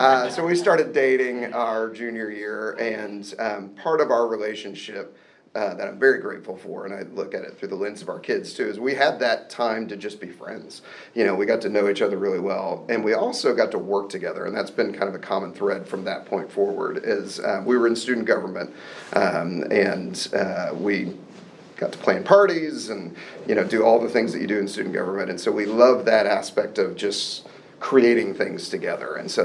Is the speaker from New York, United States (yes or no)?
no; Oklahoma City, Oklahoma, United States; I was raised in Oklahoma City, had a great family.